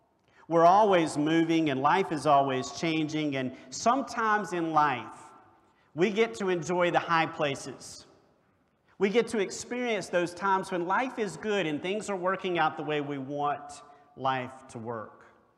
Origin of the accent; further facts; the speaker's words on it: North Augusta, South Carolina, United States; North Augusta, South Carolina, was my hometown